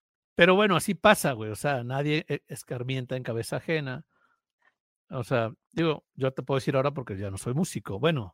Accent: Papantla, Veracruz, Mexico; en mi pueblo mágico, Papantla

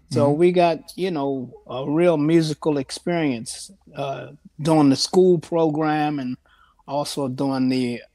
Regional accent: Baltimore, Maryland, United States; also born or lived in New Jersey; now in Chicago, United States; I was born in Jersey, but I'm from Baltimore.

